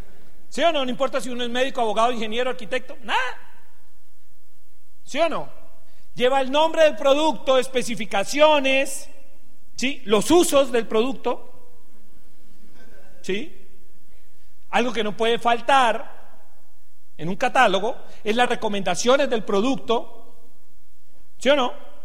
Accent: Venezuela; Soy venezolano, tengo cédula venezolana.

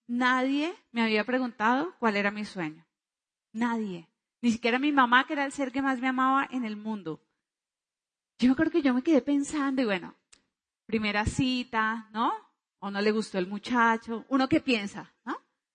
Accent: Cali, Valle del Cauca, Colombia; Yo soy caleña, bueno.

